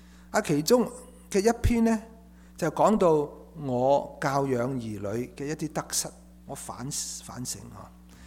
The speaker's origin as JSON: {"language": "Chinese", "country": "Hong Kong", "tie": "born or raised there", "said": "我父母那代，我在香港长大"}